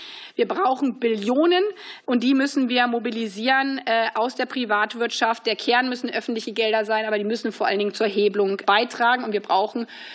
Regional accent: Germany; Wir werden als Deutsche mit unseren 6 Milliarden da nach wie vor Frontreiter sein.

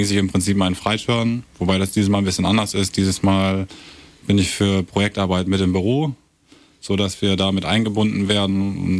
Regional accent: Lower Saxony, Germany; Also ich bin in Leer geboren worden, bin dann aber in Aue ich groß geworden.

